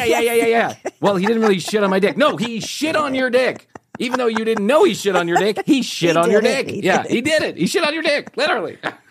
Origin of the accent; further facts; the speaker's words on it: Atlanta, Georgia, United States; from Atlanta, Georgia.